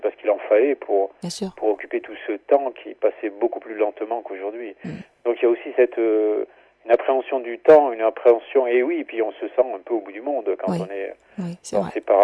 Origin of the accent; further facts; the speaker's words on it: Montréjeau, Occitanie, France; Moi, quand j'ai grandi à Montrégeau, les hivers étaient quand même très pluvieux et très longs.